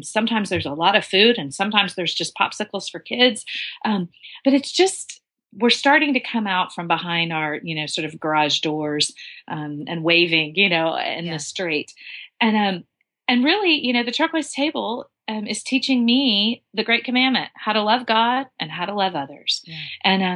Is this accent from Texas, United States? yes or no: yes; Dallas, Texas, United States; because I grew up in Dallas and entertainment was, you know, with a big fat E, entertainment.